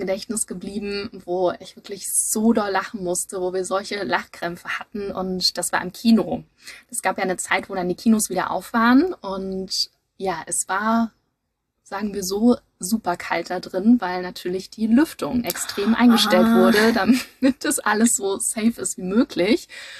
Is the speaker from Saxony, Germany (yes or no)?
yes; Leipzig, Saxony, Germany; Vor allem als Leipzigerin, das ist ja immer so eine Sache.